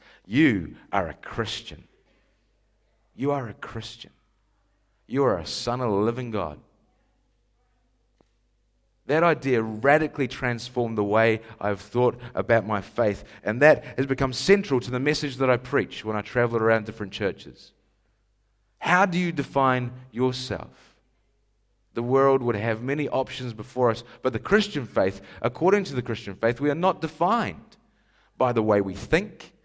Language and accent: English; Scotland, United Kingdom; born there; accent: Scottish; I was born in Scotland.